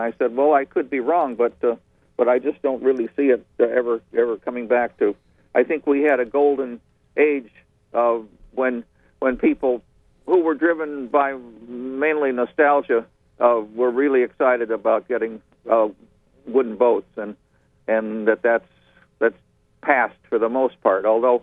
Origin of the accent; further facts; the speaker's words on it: Missouri, United States; I'm from Missouri, so a show me is it's a big thing